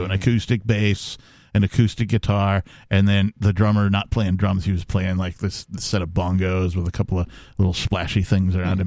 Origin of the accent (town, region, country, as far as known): Wisconsin, United States